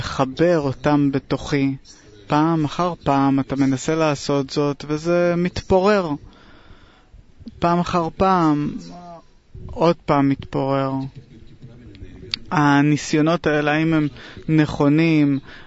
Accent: Odesa, Odesa Oblast, Ukraine; אני מאודסה.

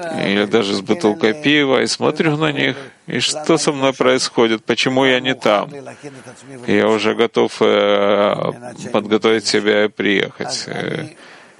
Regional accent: Australia; И я из Австралии, и Маркус из Австралии.

